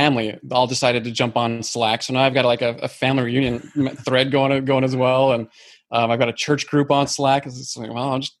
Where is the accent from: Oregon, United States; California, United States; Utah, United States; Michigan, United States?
Utah, United States; Salt Lake City; I might have dropped it in there, that I'm originally from Utah. My favorite neighborhood in Utah is a little area called Sugar House.